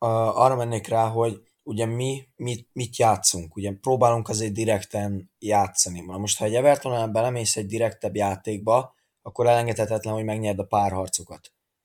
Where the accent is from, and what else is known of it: Hungary